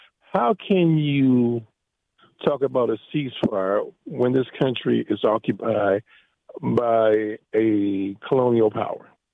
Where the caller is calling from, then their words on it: Fort Washington, Maryland, United States; Hey, Galvin. … from Fort Washington, Maryland.